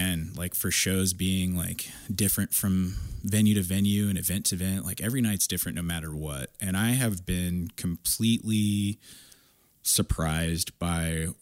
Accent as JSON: {"language": "English", "region": "Kansas", "country": "United States", "tie": "born or raised there", "said": "I grew up in Kansas, you know, like these are people to me that are just like, they're just folks."}